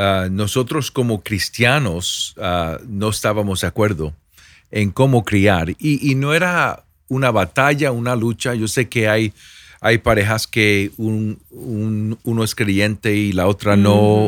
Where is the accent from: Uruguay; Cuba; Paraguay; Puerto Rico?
Puerto Rico; yo soy puertorriqueño